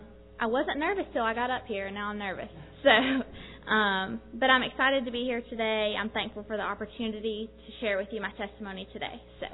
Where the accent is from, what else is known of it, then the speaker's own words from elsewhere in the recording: North Carolina, United States; also born or lived in Birmingham, Alabama, United States; My parents and I moved here in 2007 from Birmingham, Alabama, but North Carolina is always a place I will consider home. I made lifelong friends here, graduated high school, attended college